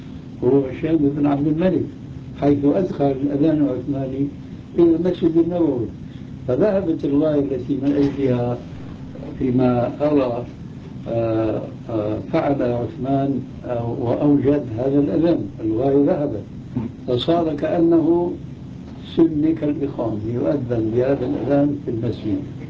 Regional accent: Damascus, Damascus Governorate, Syria; وأنا قلت لما أخيرت المسألة عندنا في دمشق الشام

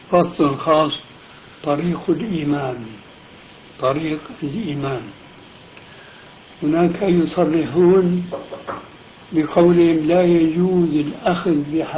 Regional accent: Syria; لابد أنكم سمعتم بحجب معروف هنا وعندنا في سوريا، حزب التحرير.

